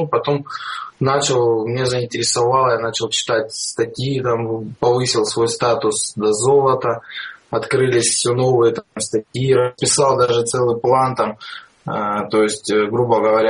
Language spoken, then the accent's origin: Russian; Rostov-on-Don, Rostov Oblast, Russia; Я из Ростова-на-Дону.